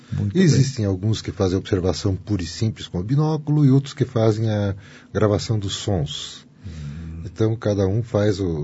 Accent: União da Vitória, Paraná, Brazil; born there; aqui da terra … nasci aqui em União da Vitória. No dia 5 de setembro, dia do aniversário de Porto União.

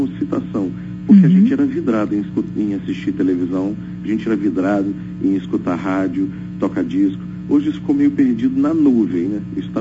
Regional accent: Barra Mansa, Rio de Janeiro, Brazil; born there; Eles têm uma chácara na cidade onde eu nasci, em Barra Mansa.

